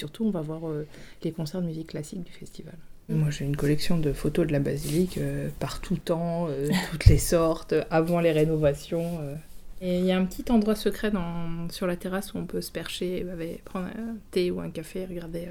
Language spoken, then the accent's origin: French; Pays de la Loire, France; Je suis originaire du Maine-et-Loire